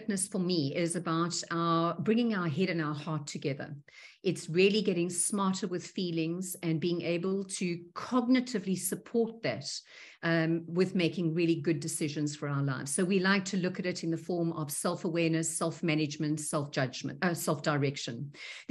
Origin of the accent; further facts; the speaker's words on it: South Africa; First and foremost, I'm from South Africa. I live in the Klein Karoo